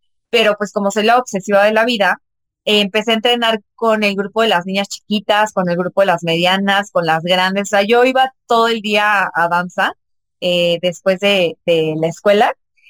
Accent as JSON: {"language": "Spanish", "town": "Irapuato", "region": "Guanajuato", "country": "Mexico", "said": "Yo soy de Irapuato."}